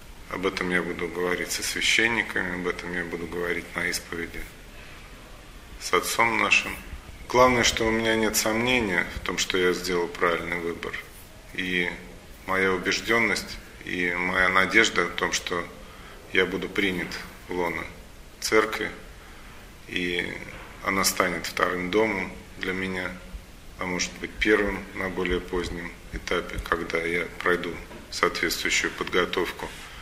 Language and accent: Russian; Moscow, Russia; да, мне 47 лет, я москвич, родился в московской же семье, не был крещен при рождении.